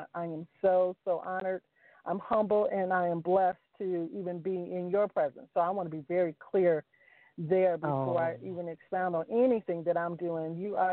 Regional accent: Mount Clemens, Michigan, United States; Mount Clemens, Michigan, which is about 20 minutes away from Detroit. So I always tell people that I'm from Motown

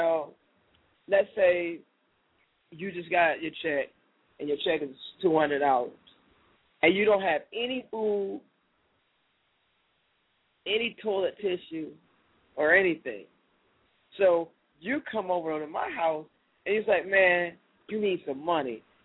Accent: Detroit, Michigan, United States; Number one, my hometown, Detroit. Look at it. It's in shambles.

